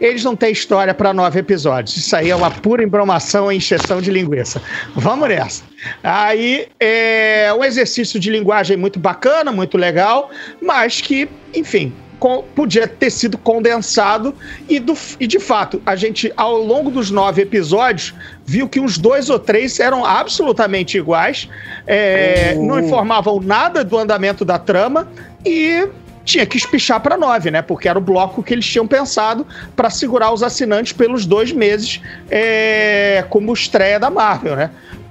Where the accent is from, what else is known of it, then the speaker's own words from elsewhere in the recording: Brazil; Cara, eu sou brasileiro, logo sou corrupto, entendeu?